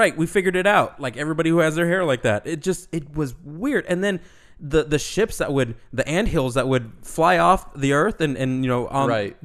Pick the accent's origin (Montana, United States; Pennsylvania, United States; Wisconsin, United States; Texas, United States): Texas, United States; Hey, you know what? I'm from Texas. So anyway...